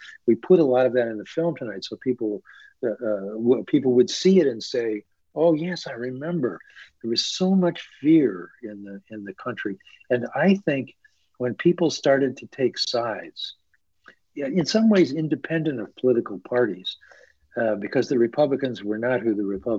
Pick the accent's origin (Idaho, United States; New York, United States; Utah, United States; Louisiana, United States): Idaho, United States; and I grew up in Idaho, so I grew up in another place.